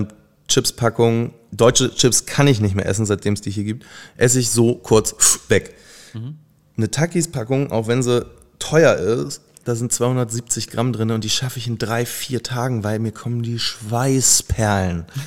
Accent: Mexico; Ey, ich bin so verkehrte Welt. Ich bin in Mexiko aufgewachsen.

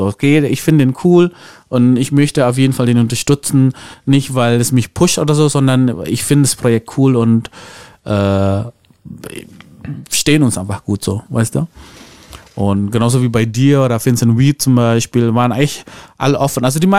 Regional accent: Jakarta, Indonesia; now in Metzingen, Germany; ich komme ja aus Jakarta und ich habe ja niemals, als ich klein war, geträumt

